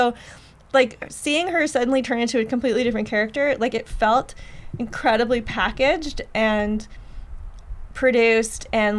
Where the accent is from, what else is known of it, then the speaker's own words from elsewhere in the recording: Ottawa, Ontario, Canada; Yeah, that was a big hit when I was growing up in Ottawa.